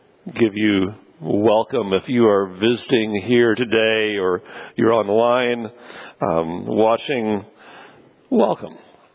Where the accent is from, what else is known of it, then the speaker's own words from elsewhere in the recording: Missouri, United States; I'm from Missouri, which means every once in a while you hear me slip in a y'all.